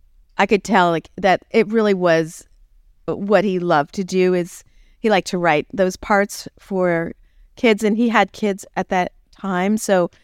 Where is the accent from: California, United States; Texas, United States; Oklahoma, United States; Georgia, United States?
Oklahoma, United States; Tulsa; I mean, I'm from Tulsa, you know, so she's like really wholesome